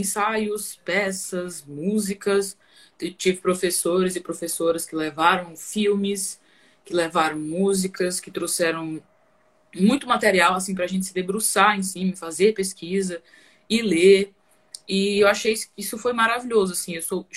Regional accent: Massapê, Ceará, Brazil; porque eu sou de Massapê, uma cidadezinha de assim, uns 15, 20 minutos de Sobral.

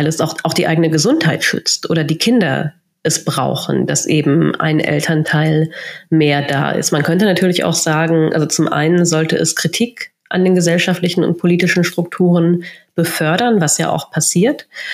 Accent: North Rhine-Westphalia, Germany; ich bin in NRW groß geworden

